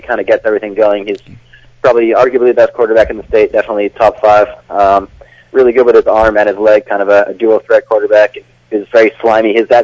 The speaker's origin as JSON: {"language": "English", "town": "Arlington", "region": "Massachusetts", "country": "United States", "tie": "born or raised there", "said": "So I'm originally from Arlington, Mass., so you know, about a half hour from you guys, and I grew up around there"}